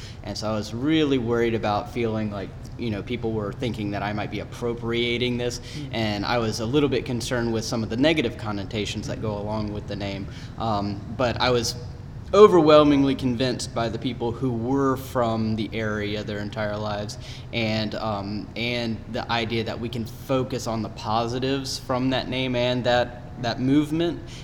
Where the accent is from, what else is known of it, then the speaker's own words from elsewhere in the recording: North Carolina, United States; I grew up in North and South Carolina and went to school there and worked there for a number of years.